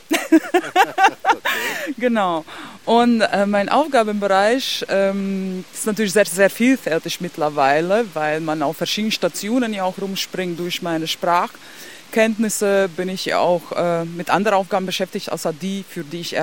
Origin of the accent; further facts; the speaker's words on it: Latvia; Ja, also erstmal komme ich aus Lettland, immer aus Sowjetunion.